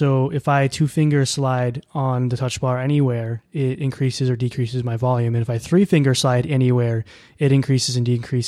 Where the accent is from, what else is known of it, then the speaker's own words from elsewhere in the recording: Minnesota, United States; I mean, I grew up in Minnesota, right? I've never heard that term before.